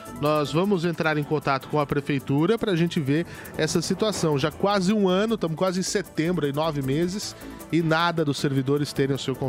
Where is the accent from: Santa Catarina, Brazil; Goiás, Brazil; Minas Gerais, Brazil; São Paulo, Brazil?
São Paulo, Brazil; Araraquara; born there; da minha cidade, onde eu nasci, Araraquara.